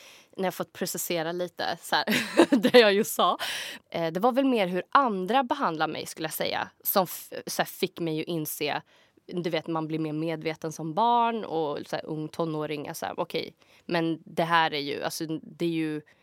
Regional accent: Skoghall, Värmland, Sweden; Men jag är från en liten ort som heter Skoghall. Utanför Karlstad, ungefär 7 kilometer. Bor typ 15 000 när jag växte upp i alla fall.

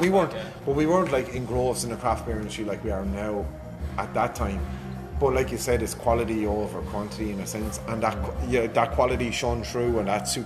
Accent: Cork, Munster, Ireland; say growing up in Cork and being in Cork at that time

